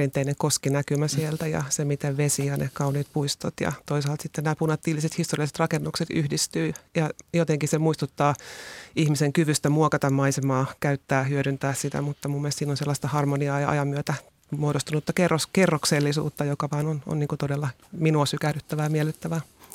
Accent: Tampere, Pirkanmaa, Finland; now in Helsinki, Finland; Mä oon asunut Helsingissä nyt 25 vuotta, mutta mä oon kotoisin Tampereelta alun perin

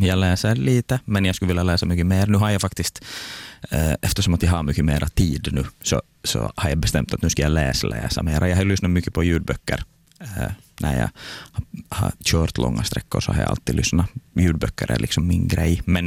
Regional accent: Kokkola, Central Ostrobothnia, Finland; moved away; Jag kommer ursprungligen från Österbotten, jag är från Kokkola. Sen flyttade jag hit kanske för, vad blir det, 15 år sedan och studerade ungdomsarbete på Novia.

